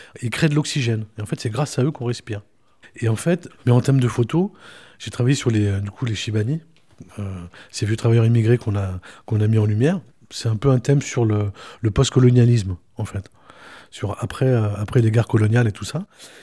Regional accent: Algeria; born there; je suis né en Algérie dans les années 70, enfin en 70.

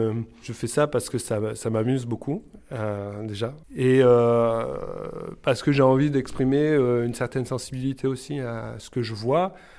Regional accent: Palavas-les-Flots, Occitanie, France; Moi, je suis de Palavas.

